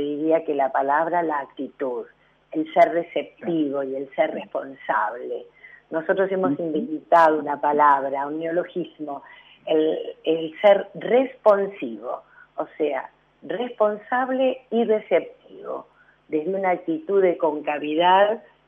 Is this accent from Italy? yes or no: yes; Italy; aunque yo soy italiano y trabajamos con Italia